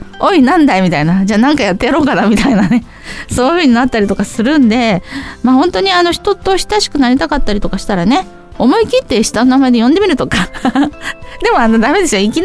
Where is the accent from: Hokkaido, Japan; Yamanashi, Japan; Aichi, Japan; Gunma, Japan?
Yamanashi, Japan; Kawaguchiko; これは私の生まれ故郷の川口湖を持って作った曲です。